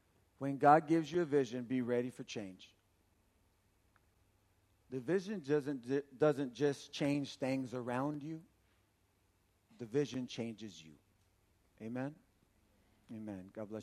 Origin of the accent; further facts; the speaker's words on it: Santa Ana, California, United States; Now you got to remember, I'm from Santa Ana. I'm from the hood, from the barrio, right? Our church is in the hood. We got really large Spanish-speaking church ministries